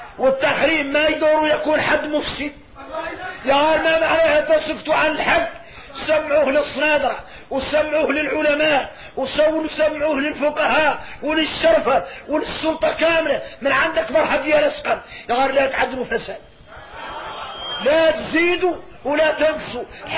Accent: Mauritania; احنا موريتاني احنا مجد العلماء

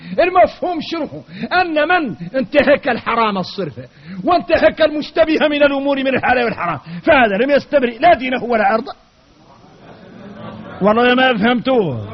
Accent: Mauritania; احنا موريتاني خاسرة، احنا راكم موريتاني.

